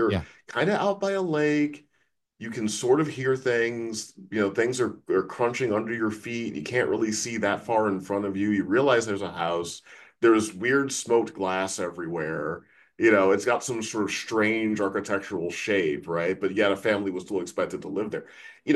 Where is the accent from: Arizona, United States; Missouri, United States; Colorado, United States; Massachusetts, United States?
Missouri, United States; St. Louis; what was uniquely terrifying about Manhunter to me when I was growing up is I grew up in St. Louis.